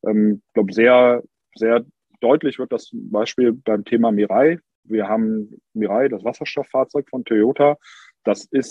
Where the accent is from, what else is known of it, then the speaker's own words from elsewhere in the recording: Cologne, North Rhine-Westphalia, Germany; Das merkt man hier als Kölner vor Ort